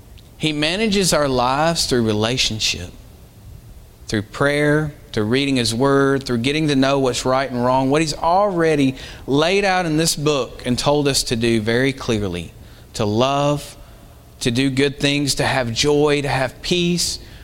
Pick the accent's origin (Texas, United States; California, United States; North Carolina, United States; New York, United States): North Carolina, United States; I know in my hometown back in North Carolina, there was a particular business that I remember would do this often.